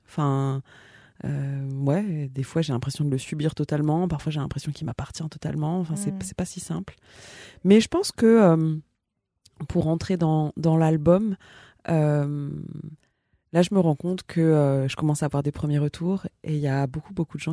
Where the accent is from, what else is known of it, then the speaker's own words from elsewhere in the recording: Ivry-sur-Seine, Île-de-France, France; Et moi, je suis née à Ivry-sur-Seine.